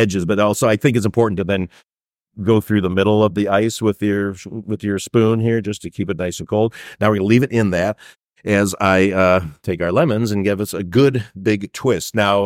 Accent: United States; First of all, I'm an American, and so clearly we love our ice.

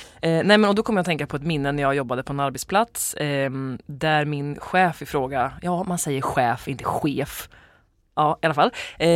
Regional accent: Sweden; Mellangärdet, mitten av Sverige, där jag kommer ifrån, kan uppskatta det.

